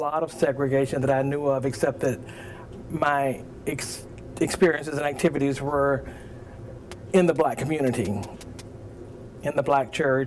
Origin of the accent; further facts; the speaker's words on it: Miami, Florida, United States; born there; I was born in Miami, Florida, actually South Miami, not far from the University of Miami